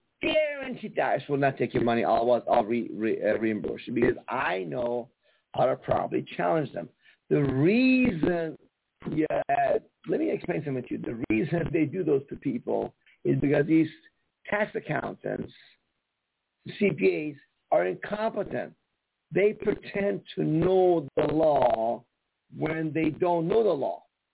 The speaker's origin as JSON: {"language": "English", "country": "Iran", "tie": "born or raised there", "said": "I come from Iran. We have no rights there."}